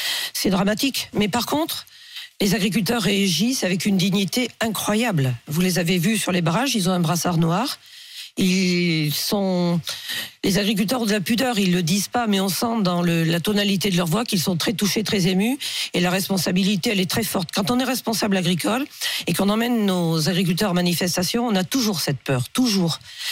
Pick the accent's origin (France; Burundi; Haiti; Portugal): France; Pays de la Loire; Moi, je suis du Maine-et-Loire.